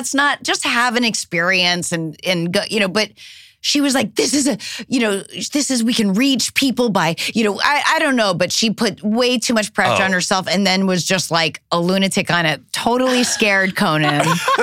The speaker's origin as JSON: {"language": "English", "region": "New Hampshire", "country": "United States", "said": "We're from New Hampshire. So like everything comes through our town first."}